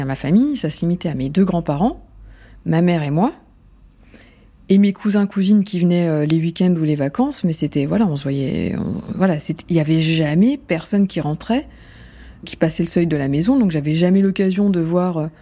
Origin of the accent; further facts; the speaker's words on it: Nancy, Grand Est, France; born there; Je suis née à Nancy.